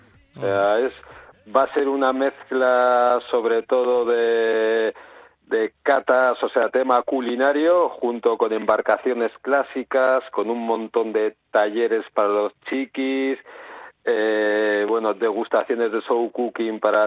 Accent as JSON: {"language": "Spanish", "town": "Zierbena", "region": "Basque Country", "country": "Spain", "said": "aparte de los que somos de Ciervena, viene muchísima gente de fuera"}